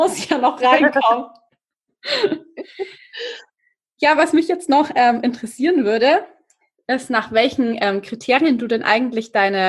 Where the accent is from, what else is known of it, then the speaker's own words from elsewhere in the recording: Regensburg, Bavaria, Germany; ich bin ja aus Regensburg und da ist total oft irgendwie alles grau